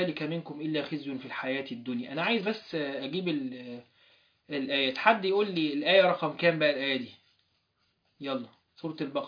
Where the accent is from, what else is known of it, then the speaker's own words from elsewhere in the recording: Alexandria, Alexandria Governorate, Egypt; واحنا صغيرين كنا بنركب عندنا حاجه في اسكندريه اسمها الترام، تمام، الترام، حد هنا اسكندراني يا جماعه يقول لي انا اسكندراني، فرحني ان انا مش لوحدي